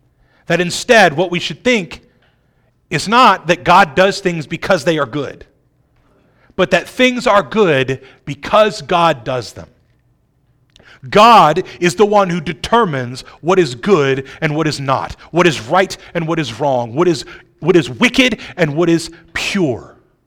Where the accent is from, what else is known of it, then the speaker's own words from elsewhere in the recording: New Orleans, Louisiana, United States; Look, I grew up just outside of New Orleans. Streets that just don't have huge holes in them are a plus for me.